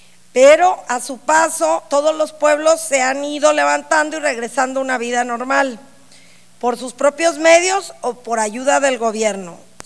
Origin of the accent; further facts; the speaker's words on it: Acaponeta, Nayarit, Mexico; Es muy común que yo transite esta vía, puesto que soy de Acaponeta, y esta carretera entre Tepic y Acaponeta